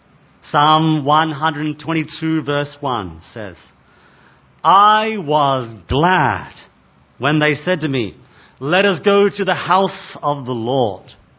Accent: Australia; Sorry, I'm Australian.

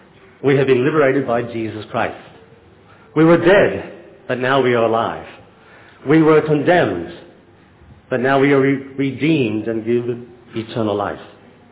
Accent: Australia; I come from Australia.

